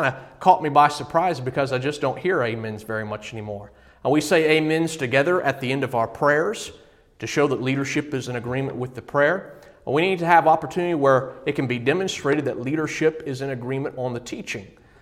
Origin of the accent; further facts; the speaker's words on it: Georgia, United States; Growing up in the congregation I grew up in Georgia, all the brethren amened all the time.